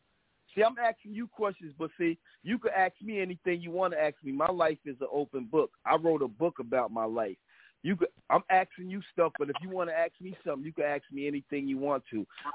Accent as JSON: {"language": "English", "town": "Paterson", "region": "New Jersey", "country": "United States", "said": "I'm from the inner city. I'm from Paterson, New Jersey."}